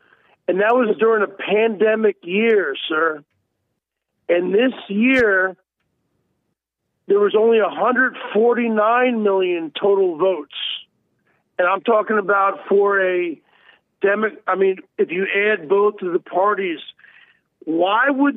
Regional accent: New York, United States; also born or lived in New Jersey; I was raised back on the East Coast in New York and New Jersey.

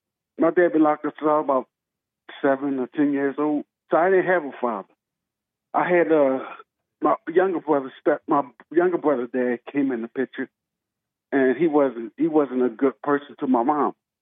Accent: Philadelphia, Pennsylvania, United States; born there; So I'm a Philly guy. Well, I was born in Philly. I'm not a Philly guy like that.

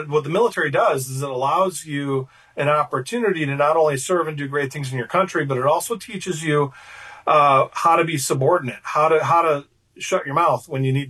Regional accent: Alabama, United States; that's what it was like where I was growing up in Alabama.

